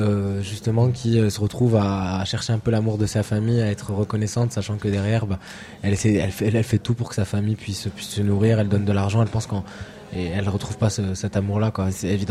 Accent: Morocco; il y a des Arabes, il y a Djelloul et moi par exemple, on vient du Maroc

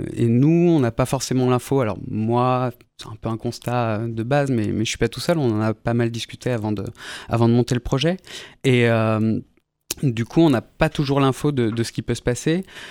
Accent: Chinon, Centre-Val de Loire, France; also born or lived in Paris; now in Tours, France; Pour la petite histoire, j'ai grandi à Chinon, juste à côté. Je suis parti à Paris faire mes études et je suis resté là-bas.

